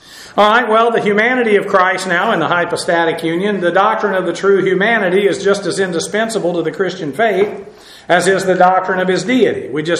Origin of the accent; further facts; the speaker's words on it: Massachusetts, United States; born there; I think I was born in Massachusetts.